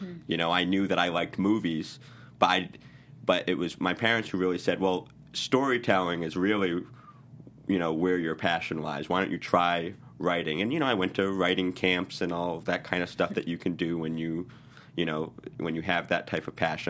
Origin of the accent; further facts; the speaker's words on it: Rhode Island, United States; Yeah, I'm from Rhode Island.